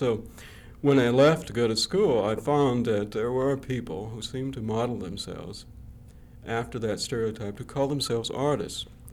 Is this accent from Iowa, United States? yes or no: yes; Iowa, United States; I grew up in Iowa, and the only artist I knew was the mayor of the town.